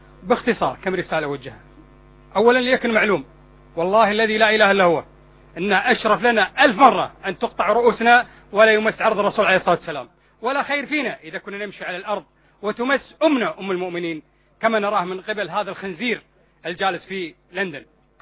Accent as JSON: {"language": "Arabic", "country": "Kuwait", "said": "من النواب اللي موجودين عندنا بالكويت، ومن ييسر له اموره هنا في الكويت"}